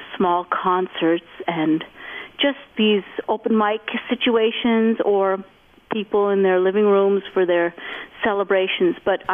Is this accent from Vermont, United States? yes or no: yes; Vermont, United States; I grew up in Vermont with my father always enjoying celebrating special occasions with music.